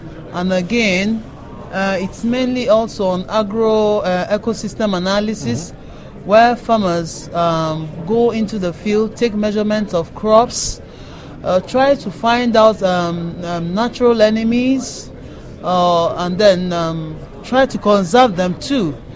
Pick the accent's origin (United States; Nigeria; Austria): Nigeria; Imo; I'm from Nigeria, that's West Africa. I'm from Imo State, precisely.